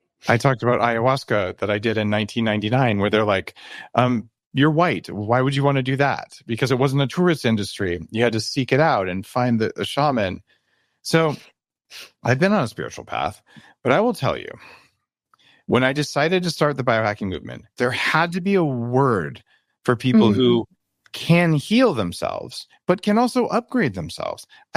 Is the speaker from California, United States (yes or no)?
yes; California, United States; I come from Silicon Valley